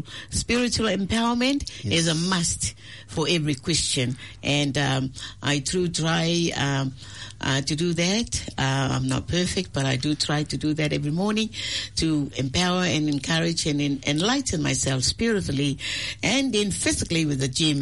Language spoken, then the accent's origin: English; Potasi, Atua, Samoa; born there; I was born in the Pearl of the Pacific. People call it the Pearl of the Pacific, which is Samoa.